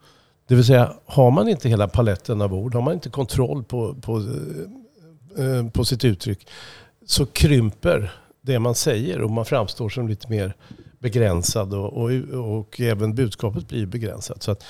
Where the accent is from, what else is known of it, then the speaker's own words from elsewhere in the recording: Linköping, Östergötland, Sweden; vi växte upp ihop i Linköping